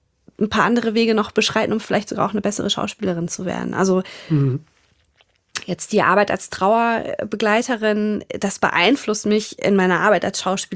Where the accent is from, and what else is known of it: Germany; accent: German